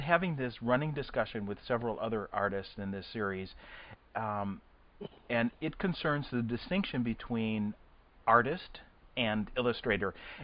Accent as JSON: {"language": "English", "town": "Chicago", "region": "Illinois", "country": "United States", "tie": "born or raised there", "said": "My hometown, don't you know?"}